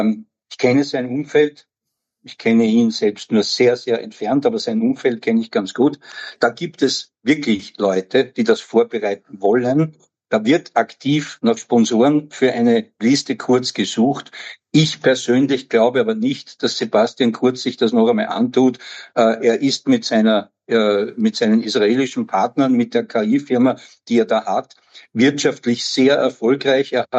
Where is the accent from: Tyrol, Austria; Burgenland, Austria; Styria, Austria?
Styria, Austria; Als ich in die Volksschule gegangen bin, war die Mur in meiner Heimat Steiermark ein giftiges Gewässer südlich von Leoben.